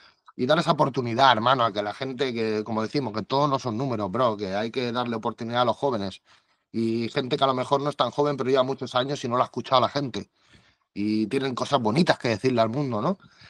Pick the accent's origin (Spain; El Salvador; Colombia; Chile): Spain; Canovelles, Catalonia; El cuarto al lado de Canovellas, que es mi pueblo.